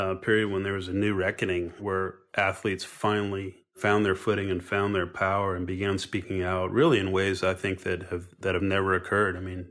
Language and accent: English; Seattle, Washington, United States; I grew up in Seattle, and this was one of the neighborhoods where I would always be very wary of going when I was a young man.